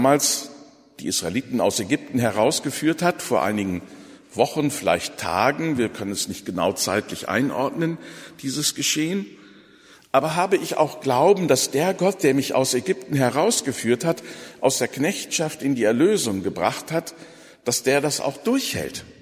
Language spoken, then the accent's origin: German; Lower Saxony, Germany; Ich muss da als Ostfriese immer an meine Heimatleute denken